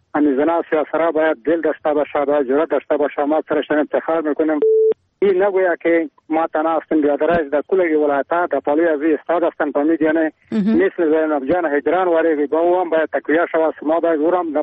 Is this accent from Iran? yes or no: no; Khost, Afghanistan; از ولایت خوست.